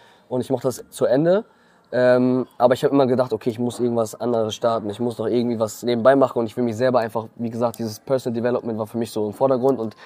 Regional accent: Neumünster, Schleswig-Holstein, Germany; bin 23 Jahre, komme aus Neumünster

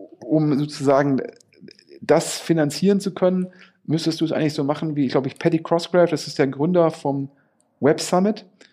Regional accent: Düsseldorf, North Rhine-Westphalia, Germany; ich bin ja Düsseldorfer

